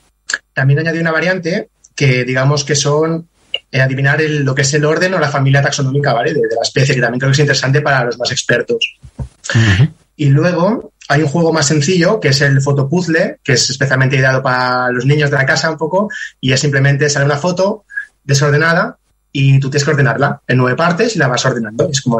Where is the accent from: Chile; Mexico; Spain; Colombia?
Spain; Sant Carles de la Ràpita, Catalonia; Yo además soy del Delta del Ebro, soy de Sacas de Arrápita